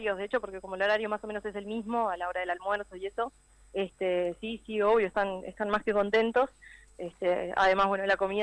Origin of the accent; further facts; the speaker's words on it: Montevideo, Uruguay; en mi caso personalmente yo soy de Montevideo, así que imagínate que ya de por sí ya viajo todo